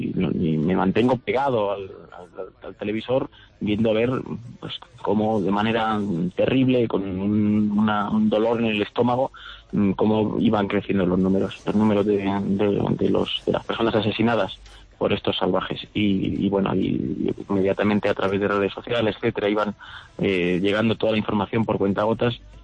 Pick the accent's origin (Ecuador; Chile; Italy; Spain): Spain; nosotros como españoles siempre vamos a ayudar en todo lo posible a nuestros vecinos franceses